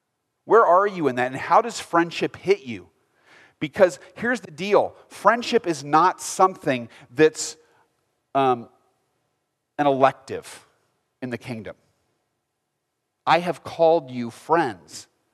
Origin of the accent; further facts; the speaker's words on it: United States; I needed to know him, and I'm an American, and so I said